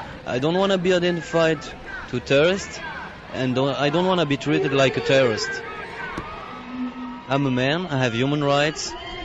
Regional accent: Tunisia; English is a second language; now in United States; I'm from Tunisia. I came here to study.

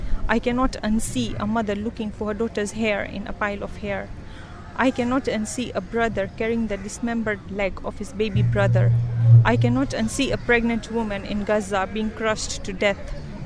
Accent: Mombasa, Mombasa County, Kenya; I'm from Kenya and Palestine, Mombasa.

